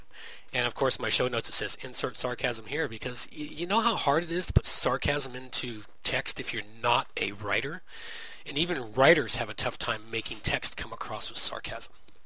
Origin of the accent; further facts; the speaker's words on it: Canada; I don't live in the States, so I'm Canadian, live up here in Canada.